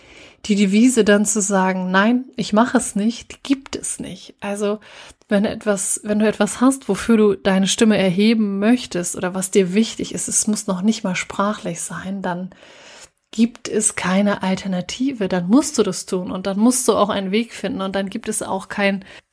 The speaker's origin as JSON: {"language": "German", "region": "Lower Saxony", "country": "Germany", "tie": "born or raised there", "said": "aus meiner Heimat, nämlich aus dem schönen Ostfriesland"}